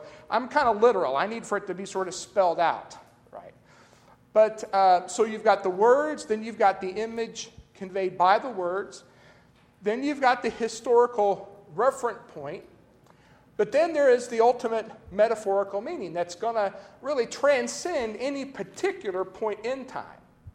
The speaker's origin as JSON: {"language": "English", "region": "Kentucky", "country": "United States", "lives_now": "Tennessee, United States", "said": "So I thought, since I'm from Kentucky and I'm here in Tennessee"}